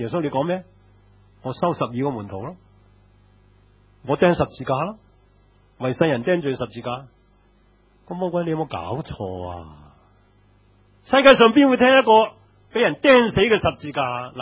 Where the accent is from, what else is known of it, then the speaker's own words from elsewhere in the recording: China; 我哋中國人始終都係矮細，個樣細啲嘅